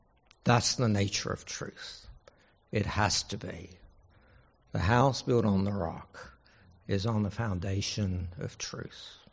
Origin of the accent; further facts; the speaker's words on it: England, United Kingdom; now in United States; Well, I come from England. England's 25 years ahead of America in decline, or it was at that point.